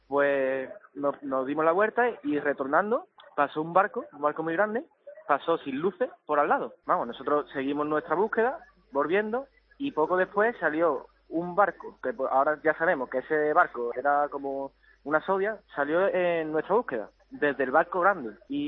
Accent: Andalusia, Spain; se ha movido España entera, Sevilla, mi pueblo largaba

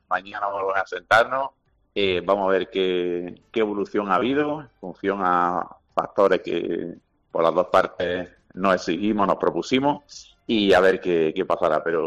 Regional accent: Granada, Andalusia, Spain; como granadino, como granadista

